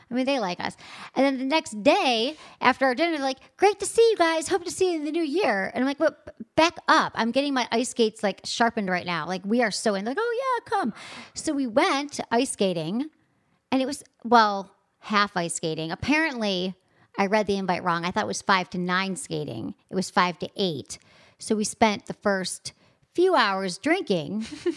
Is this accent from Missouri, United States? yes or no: no; Michigan, United States; I grew up like skating in Michigan.